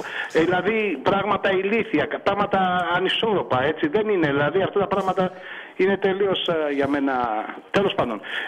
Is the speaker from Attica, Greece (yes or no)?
yes; Piraeus, Attica, Greece; Εγώ, Αλκιβιάδου και Σκυλίτσι, είμαι Πειραιώτης, είμαι γέννημα θρήμα